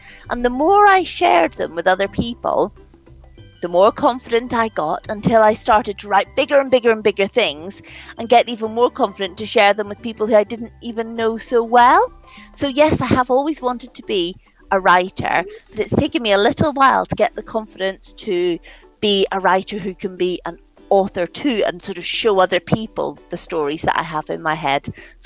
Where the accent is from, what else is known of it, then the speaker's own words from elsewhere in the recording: Northern Ireland, United Kingdom; When I was just a little girl growing up in Northern Ireland